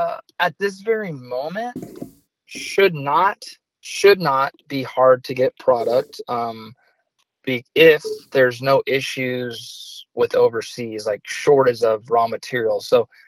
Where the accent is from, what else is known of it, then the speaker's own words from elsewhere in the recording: United States; And as an American who wants what's best for our country, I totally get that.